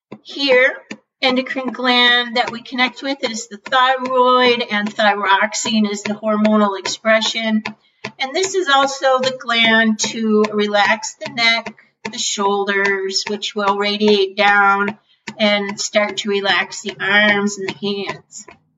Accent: United States; That's Sanskrit, and I'm American, and I've never had Sanskrit lessons.

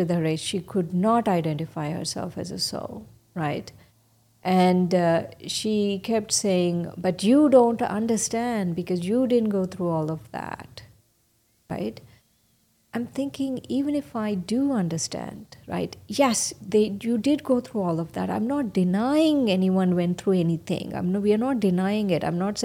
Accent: India; I come from India, and I'm female.

